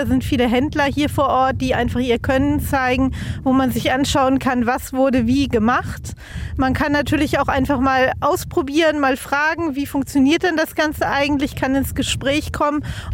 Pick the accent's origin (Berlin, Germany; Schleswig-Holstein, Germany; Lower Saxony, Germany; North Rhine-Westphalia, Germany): Schleswig-Holstein, Germany; wir kommen aus der Region, aus Angeln bei Flensburg, aus einem kleinen Dorf.